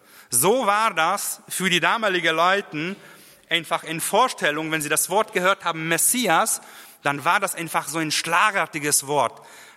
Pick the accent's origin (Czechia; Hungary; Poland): Hungary; Bei uns in Ungarn sind sehr viele davon.